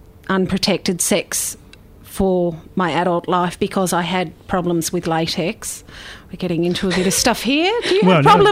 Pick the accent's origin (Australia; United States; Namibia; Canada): Australia; Melbourne, Victoria; Born and bred in Melbourne, had a great upbringing in the outer eastern suburbs, went to a very nice school in Melbourne